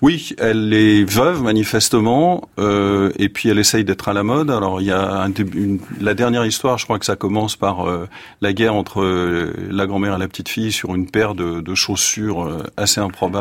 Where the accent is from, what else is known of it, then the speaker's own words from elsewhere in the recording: Pays de la Loire, France; Et moi, en gros, on est effectivement du Maine-et-Loire depuis aussi loin qu'on puisse remonter.